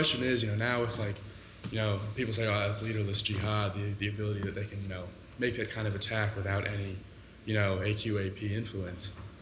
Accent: Boston, Massachusetts, United States; I'm from Boston, and one of the younger bomber was a high school wrestler.

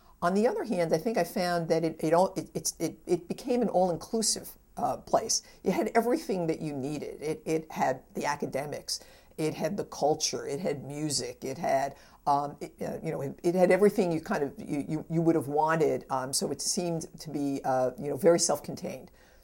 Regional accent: New York, United States; I grew up mostly on Long Island, so I was used to being in a metropolitan area, but probably didn't suffer from the anxiety of growing up in a real city, real urban environment.

